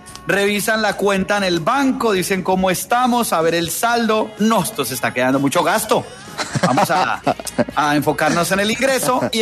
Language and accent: Spanish; Colombia; como los colombianos tenemos la costumbre de gritar al final de los conciertos